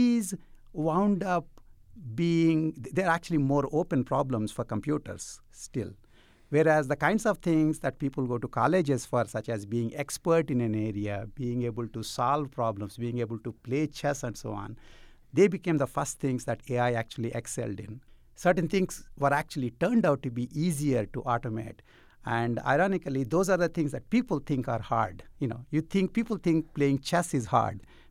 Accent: India; You know, I grew up in India

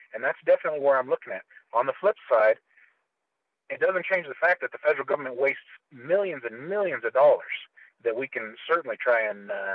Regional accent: Colorado, United States; also born or lived in Utah; now in Arizona, United States; I was born in Utah, and I'm really of the Four Corners. I was raised up in Colorado. I spent a lot of time in New Mexico, and I live in Arizona

